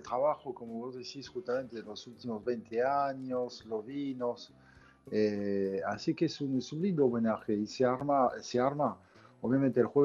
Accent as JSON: {"language": "Spanish", "town": "Bordeaux", "region": "Nouvelle-Aquitaine", "country": "France", "second_language": "Spanish", "said": "Yo soy de Bordeaux, sí."}